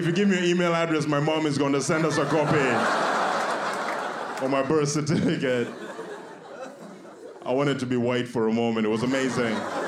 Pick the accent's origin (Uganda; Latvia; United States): Uganda; I grew up in East Africa. I have a healthy fear of any sort of authority, especially the police.